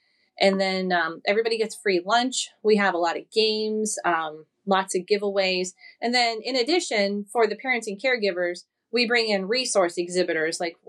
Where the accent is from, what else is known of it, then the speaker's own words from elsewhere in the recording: Alliance, Ohio, United States; I'm from Alliance, Ohio.